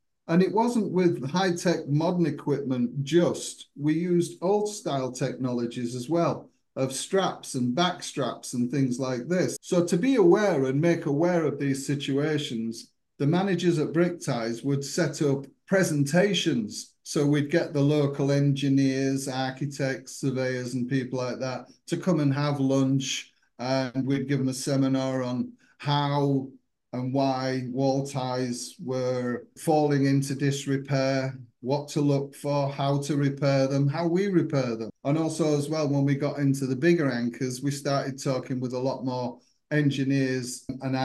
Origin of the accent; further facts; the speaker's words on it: Hull, Yorkshire and the Humber, United Kingdom; I covered up around my area of Yorkshire, out towards my hometown of Hull and around the area.